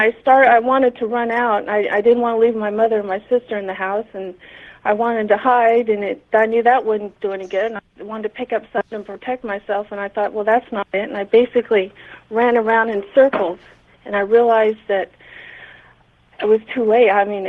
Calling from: Huntington Beach, California, United States; Hi, George. This is … calling from Huntington Beach, California.

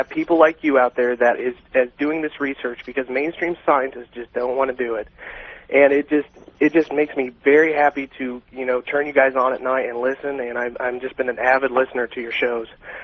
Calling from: Indiana, United States; I'm calling from Indiana.

